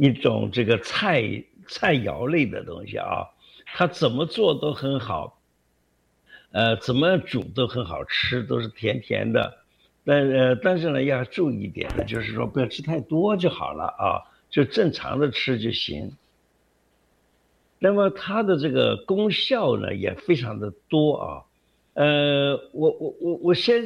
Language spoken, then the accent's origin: Chinese; China; 尤其是我们中国人喜欢吃这个嗑瓜子